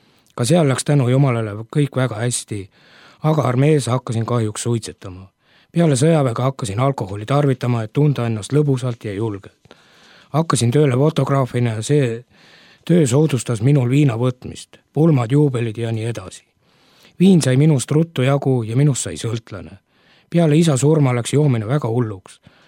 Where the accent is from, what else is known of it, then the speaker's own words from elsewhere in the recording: Lääne-Viru County, Estonia; sündinud ja kasvanud olen Lääne-Virumaal.